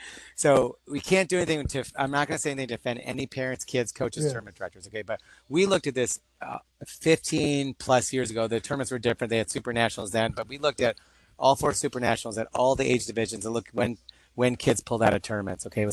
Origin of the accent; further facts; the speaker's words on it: India; I can say this because I'm Indian, there's a lot of young Indian tennis players